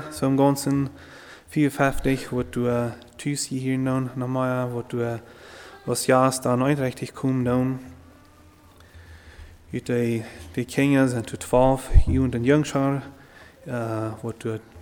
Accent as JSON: {"language": "German", "region": "Ontario", "country": "Canada", "tie": "born or raised there", "also_born_or_lived": "Mexico", "said": "ich bin in Mexiko geboren hier, aber ganz in Ontario abgewachsen."}